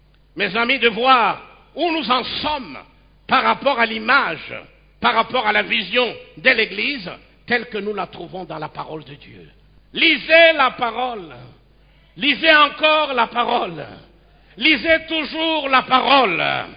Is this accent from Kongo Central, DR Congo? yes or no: no; Kinshasa, DR Congo; non seulement ici chez nous, à Kinshasa, ici chez nous au Congo, et même au-delà